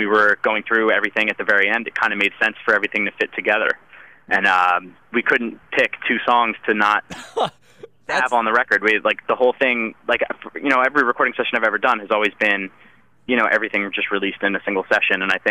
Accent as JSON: {"language": "English", "town": "Philadelphia", "region": "Pennsylvania", "country": "United States", "said": "No, dude, I'm from Philadelphia. I can take anything."}